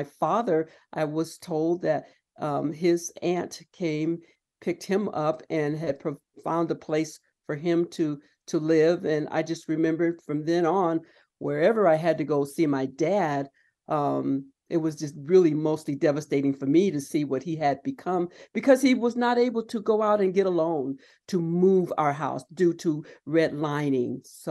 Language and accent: English; Palm Springs, California, United States; I was born and raised there in Palm Springs in the at the time, which was the Desert Hospital. My father, a skilled laborer, carpenter, helped build that hospital. My father built our home in Section 14.